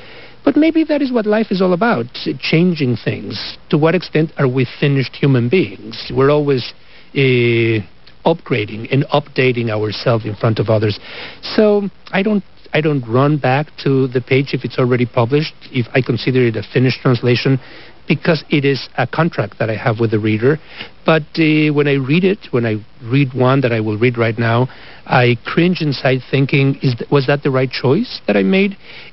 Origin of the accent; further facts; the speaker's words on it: Mexico; English is a second language; now in United States; I am an immigrant to this country, and I grew up in Mexico, my native country, in a multilingual environment.